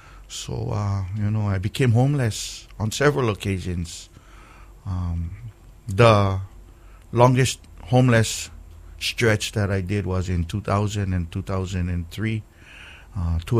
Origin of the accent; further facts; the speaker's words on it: Aliamanu, Hawaii, United States; Born and raised for the first 14 years of my life in a place called Aliamanu, just in the Salt Lake area between Aloha Stadium and Salt Lake.